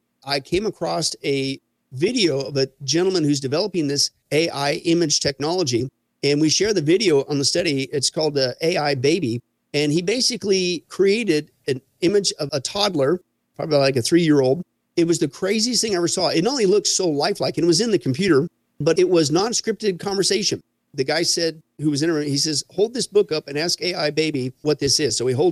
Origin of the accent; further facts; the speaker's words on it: Las Vegas, Nevada, United States; Of course, I'm from Vegas, right? Vegas is all about entertainment, pushing the envelope on new technologies, new ways to entertain people.